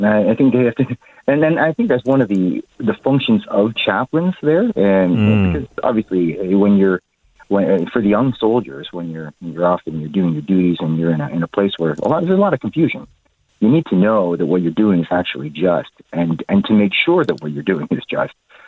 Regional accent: Canada; Growing up in Canada, I as part of the Filipino family

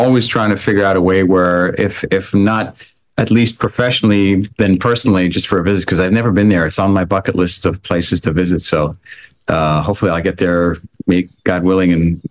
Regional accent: Australia; accent: Australian; That's as much as you'll get from my Australian accent there.

